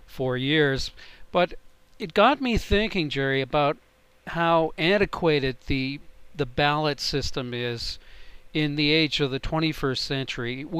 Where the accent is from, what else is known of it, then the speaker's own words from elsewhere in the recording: Toronto, Ontario, Canada; I'm from Toronto, Canada.